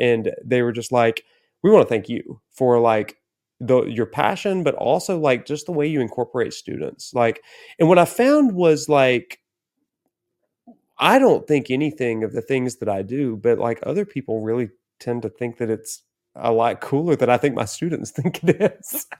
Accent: Alabama, United States; I'm nobody. I'm a guy from Alabama, you know?

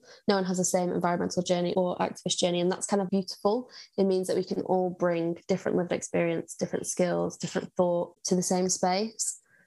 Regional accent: Blackpool, North West England, United Kingdom; So I grew up in Blackpool, which is an incredibly poor seaside town, if you don't know. So I was raised in a very working class family

